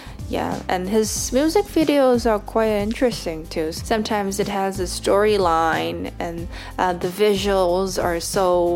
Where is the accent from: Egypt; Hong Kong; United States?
Hong Kong; because I'm from Hong Kong.